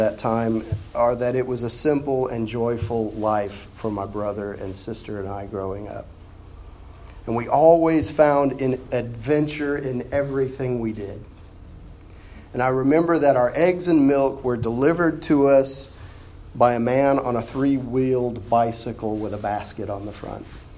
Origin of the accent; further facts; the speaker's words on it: Spain; when we were kids growing up in Spain. See, we lived in a house on a hill in a row of similar houses that lined a crushed granite street on the edge of a subdivision.